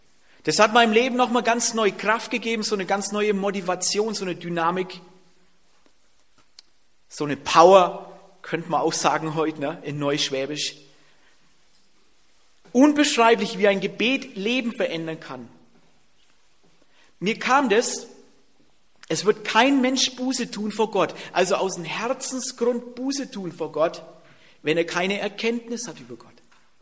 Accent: Bavaria, Germany; und bei uns in Franken, da muss man sich noch bei der Beicht anmelden.

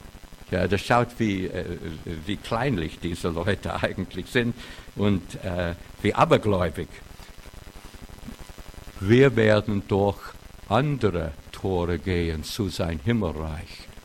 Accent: United States; German is a second language; now in Germany; Ich habe einen Autounfall gehabt und ich bin Amerikaner

